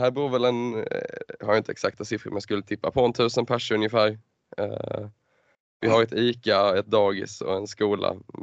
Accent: Ludvigsborg, Skåne, Sweden; 23 år gammal, född och uppvuxen i Ludvigsborg, Skåne.

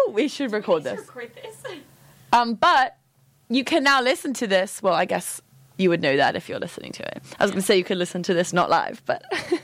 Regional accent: California, United States; Also, I'm not, like, I'm coming from California.

